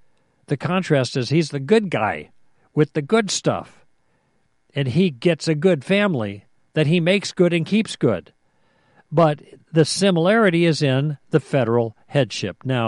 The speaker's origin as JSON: {"language": "English", "country": "United States", "said": "It's because I'm an American."}